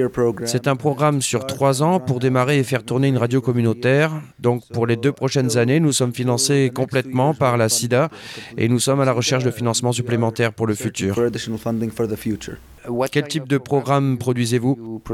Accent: Palestine; je suis de Palestine

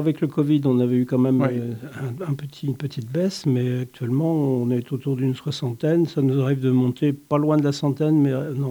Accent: West France, France; now in Montpellier, France; Moi, je suis originaire de l'Ouest, mais après, j'ai travaillé un peu en Normandie, en Bretagne, dans les Antilles françaises, etc., à La Réunion.

